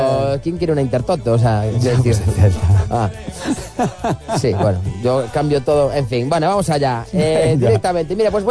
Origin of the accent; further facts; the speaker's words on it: Hull, Yorkshire and the Humber, United Kingdom; Spanish is a second language; Sí, soy de Hull.